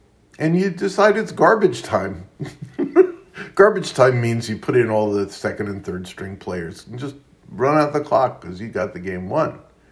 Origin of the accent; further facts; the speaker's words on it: Queens, New York, United States; also born or lived in Brooklyn; So even though my Wikipedia page says Brooklyn, I was born in Brooklyn. Doesn't matter. I'm from Queens.